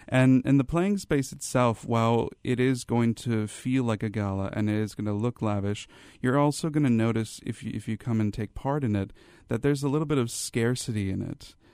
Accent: Midwest, United States; One is I'm Hawaiian myself, but I'm diaspora. I spent most of my life in the Midwestern United States.

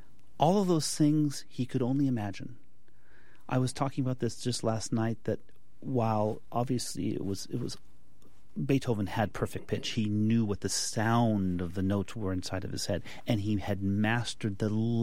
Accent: Las Vegas, Nevada, United States; also born or lived in Reno; You know, I grew up in Nevada. I was in Las Vegas. My family was in Las Vegas until I was 10, and then we moved to Reno at that point.

